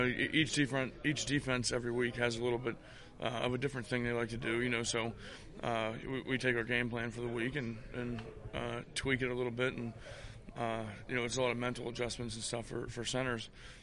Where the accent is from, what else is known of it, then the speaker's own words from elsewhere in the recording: Pittsburgh, Pennsylvania, United States; I'm from Pittsburgh, and you know, Pittsburgh, you know, at one point was called the City of Champions